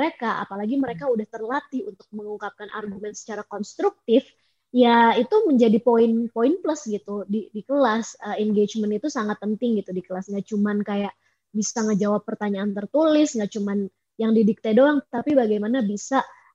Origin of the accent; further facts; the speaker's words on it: Indonesia; also born or lived in United States; aku dari TK sampai S1 kan di Indonesia, di sekolah sekolah nasional, maksudnya bukan sekolah internasional gitu ya, sekolah reguler biasa, terus kemudian merasakan S2 di Amerika Serikat.